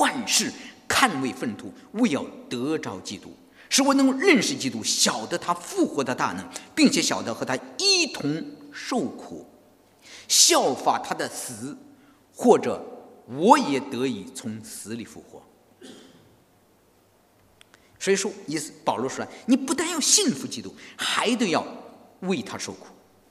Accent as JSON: {"language": "Chinese", "country": "China", "said": "其实我们中国人也有罪，你知道吗？"}